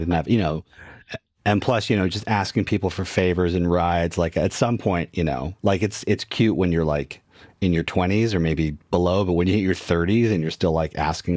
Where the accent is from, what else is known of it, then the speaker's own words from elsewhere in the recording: Canada; accent: Canadian; I'm Canadian.